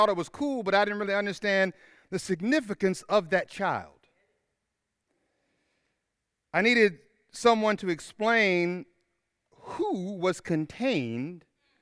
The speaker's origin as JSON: {"language": "English", "town": "Tallahassee", "region": "Florida", "country": "United States", "tie": "born or raised there", "said": "But for me, growing up in Tallahassee, and I grew up in Woodgate, we had the luminaries"}